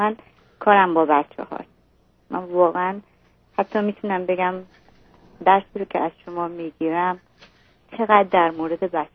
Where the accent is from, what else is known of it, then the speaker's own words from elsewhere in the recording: Iran; من از ایرانی هستم ولی از قبیله عشیره‌ای هستم درجه اول.